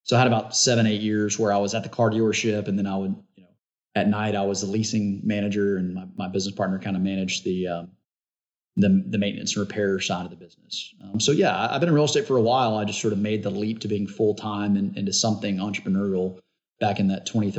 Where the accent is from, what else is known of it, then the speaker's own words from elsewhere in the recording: Shreveport, Louisiana, United States; Grew up in Shreveport, Louisiana.